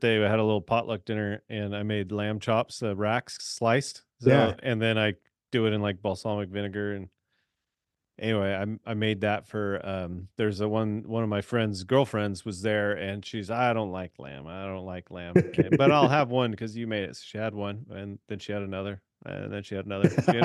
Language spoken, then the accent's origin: English; Ireland; because I sweat a lot and because I'm Irish.